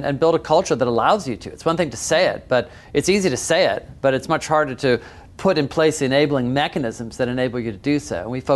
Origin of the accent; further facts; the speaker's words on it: Seattle, Washington, United States; Well, I grew up in Seattle